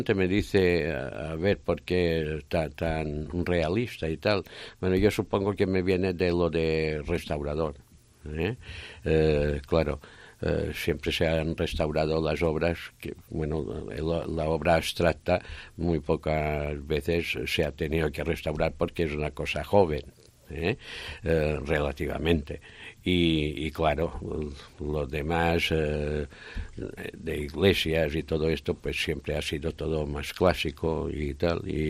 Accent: Balearic Islands, Spain; now in Ourense, Spain; Sí, es donde viví hasta que me vine aquí y claro, no me puedo olvidar de mi tierra.

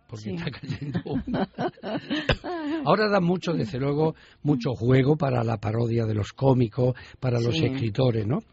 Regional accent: Cáceres, Extremadura, Spain; Yo soy de Cáceres, para sacar más nota, de la calle Caleros.

